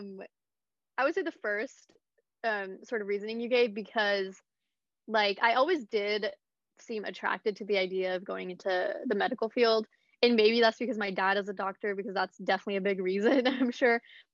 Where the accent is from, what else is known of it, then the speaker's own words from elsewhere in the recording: Idaho, United States; Yeah, so I grew up in Idaho, which is, like, random state, like, super random. People literally only connected to potatoes.